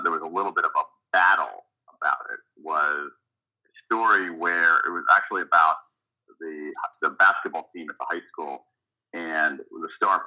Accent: Columbus, Ohio, United States; Where I grew up in Columbus, Ohio, where I went to, my family and I lived about two blocks away from a local public school

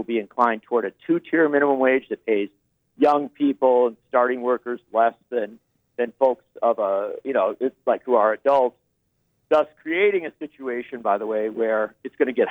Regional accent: Midwest, United States; And I'm a Midwesterner.

